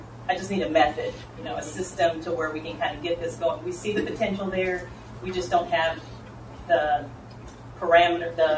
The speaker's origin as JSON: {"language": "English", "town": "Johnson City", "region": "Tennessee", "country": "United States", "said": "I'm from Johnson City, Tennessee."}